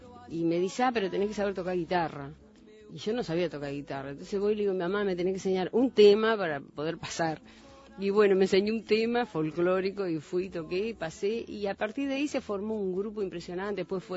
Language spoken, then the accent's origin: Spanish; San José, Uruguay; No, en San José, soy maragata.